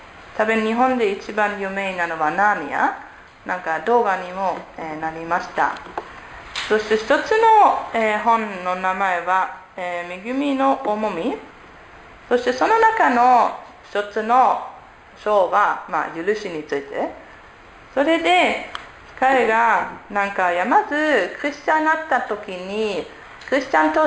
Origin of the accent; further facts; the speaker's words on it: Germany; Japanese is a second language; now in Japan; ドイツから来ましたジャーマンアライアンスミッションの宣教師です。13年前初めて日本に来ました。